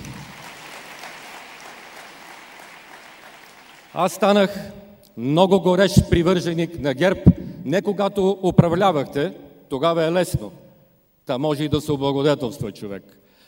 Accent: Sofia, Sofia City, Bulgaria; Аз съм бил наред с това, че съм софиянец

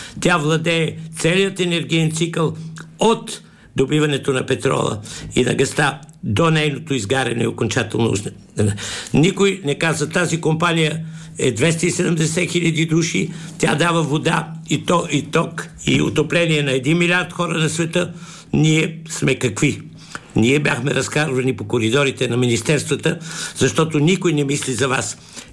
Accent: Sofia, Sofia City, Bulgaria; че съм роден в София, трето поколение, от 898 година. Учил съм в София.

